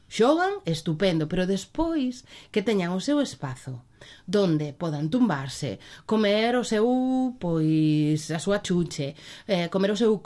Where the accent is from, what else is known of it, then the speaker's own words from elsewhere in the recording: Ferrol, Galicia, Spain; eu son de Caranza, son de aquí